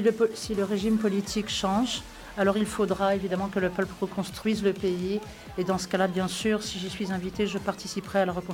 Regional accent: Eritrea; now in France; Moi, je me suis échappée, je me suis enfuie d'Érythrée. Donc, je ne peux pas retourner dans mon pays d'origine.

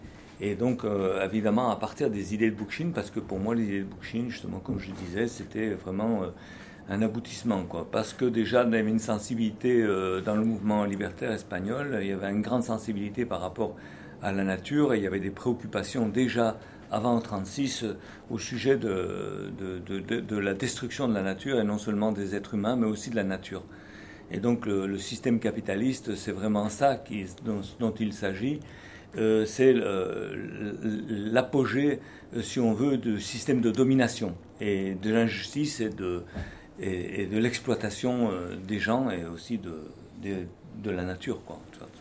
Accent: Auvergne-Rhône-Alpes, France; born there; je suis né en France. Je suis né pas très loin d'ici, d'ailleurs. Je suis né en Savoie.

